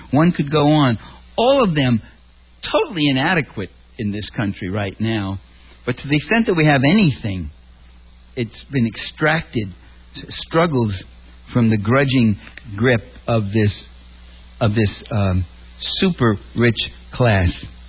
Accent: New York City, New York, United States; I'm originally a New Yorker. You probably guess just hearing me talk, you got a problem with that.

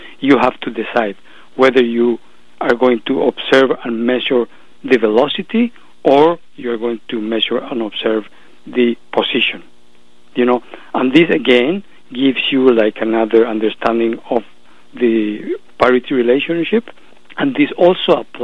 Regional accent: Bolivia; English is a second language; with the cultural revolution taking place in my home country, Bolivia

